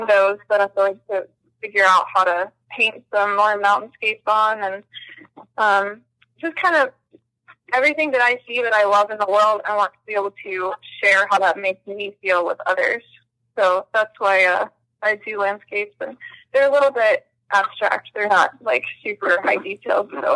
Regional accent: East Coast, United States; moved away as an adult; now in Pueblo, United States; And for me, I grew up on the East Coast, and I spent the first 20 years of my life there, and it was really more cloistered.

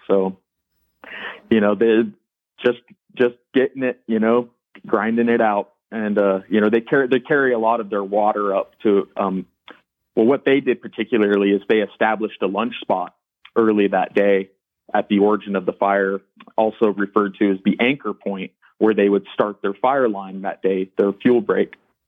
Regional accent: Yarnell, Arizona, United States; I grew up in Yarnell. Parents bought a home here in 1980. I was always going back and forth between Yarnell, but was currently living here in 2013.

